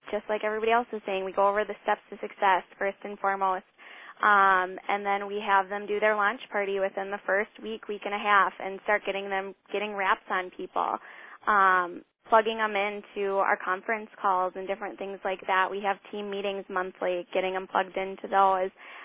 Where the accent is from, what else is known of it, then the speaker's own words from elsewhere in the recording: Minneapolis–Saint Paul, Minnesota, United States; I'm from the Twin Cities, Minnesota.